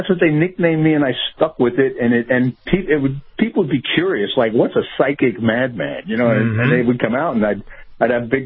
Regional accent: Allentown, Pennsylvania, United States; born or raised there

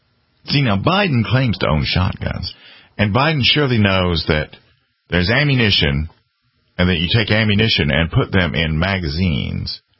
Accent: South Carolina, United States; he focused on the upcoming South Carolina, which is my home state

